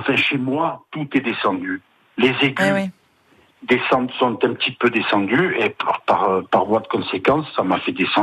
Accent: Calenzana, Corsica, France; Mais non, je viens de Calenzane. Donc là-bas on n'a pas la voix aussi profonde, mais bon.

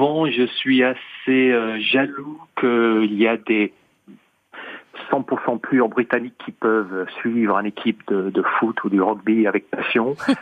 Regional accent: London, United Kingdom; Je suis né à Londres. J'ai vécu presque toute ma vie à Londres, mais mon père, il est italien et ma mère française.

